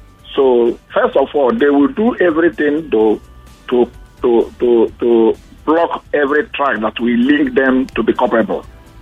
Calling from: Baghdad, Baghdad Governorate, Iraq; I'm calling from Baghdad.

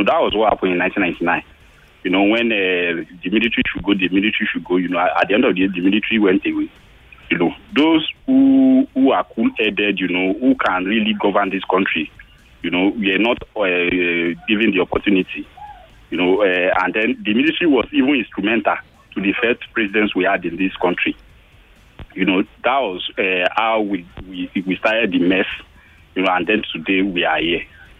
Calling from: Ekwe, Imo, Nigeria; I'm calling from Ekwe.

